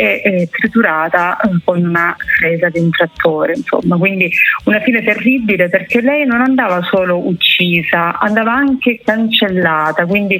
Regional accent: Cinquefrondi, Calabria, Italy; lei viveva a Laureana di Borrello e io sono di Cinquetroni, quindi parliamo di 10 chilometri di distanza

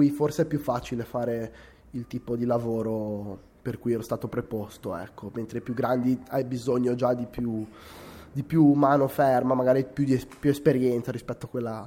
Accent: Genoa, Liguria, Italy; sono di Genova

